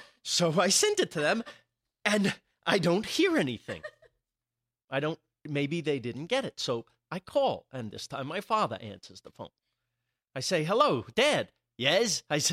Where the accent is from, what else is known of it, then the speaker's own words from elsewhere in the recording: New York, United States; Where I grew up in Rockland County, New York, there's a courthouse.